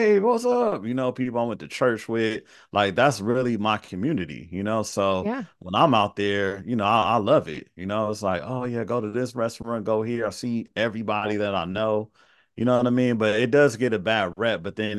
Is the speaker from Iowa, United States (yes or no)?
no; Carson, California, United States; also born or lived in South Central; But I grew up in South Bay area called Carson, which is like a mile from Compton. So I would just say I grew up in the inner city.